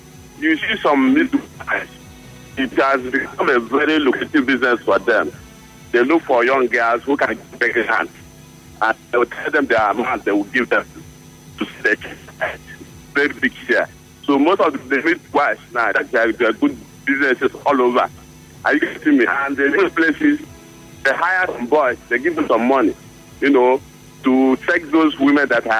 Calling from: Aba, Abia, Nigeria; This is like I'm calling from Aba.

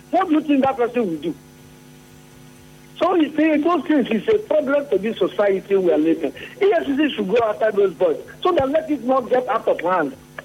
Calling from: Rivers, Nigeria; calling from Omega.

